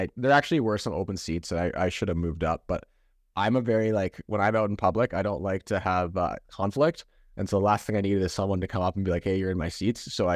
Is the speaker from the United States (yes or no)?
no; Canada; growing up in Canada